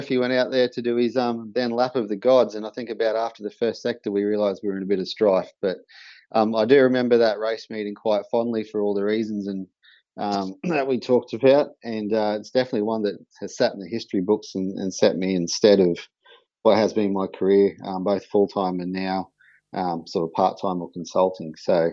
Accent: Queensland, Australia; moved back to Queensland because I am a Queenslander at heart.

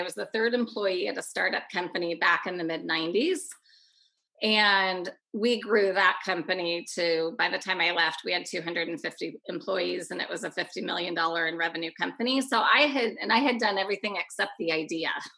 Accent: Oregon, United States; You know, I was born and raised in Oregon.

